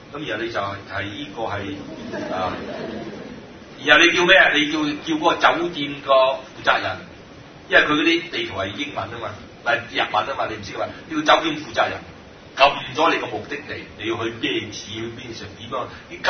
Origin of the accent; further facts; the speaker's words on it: Guangdong, China; 所以我广东人讲广东话咁艰难咧，就因为我哋每一个字系卷舌嘅。